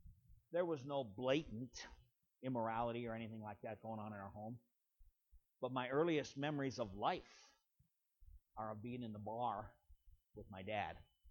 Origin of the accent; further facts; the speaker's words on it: Montana, United States; I was raised in Western Montana, the middle of five brothers